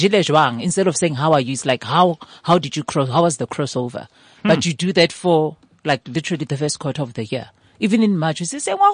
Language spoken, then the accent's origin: English; Limpopo, South Africa; I'm from Limpopo.